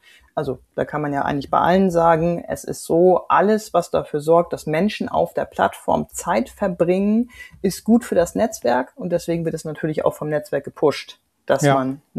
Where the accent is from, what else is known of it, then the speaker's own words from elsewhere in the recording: Hamburg, Germany; gerade als Hamburgerin. Ich habe lange in der Schanze gewohnt, um die Ecke vom Stadion